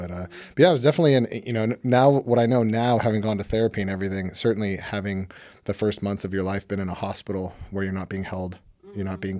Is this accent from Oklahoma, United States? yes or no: no; Hermosa Beach, California, United States; No, I grew up in Hermosa Beach, California.